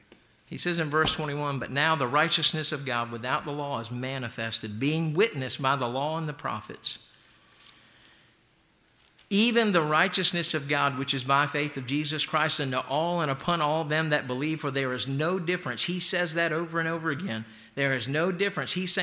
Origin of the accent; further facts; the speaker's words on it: United States; and I'm an American, folks. I mean, I hope you understand, I love America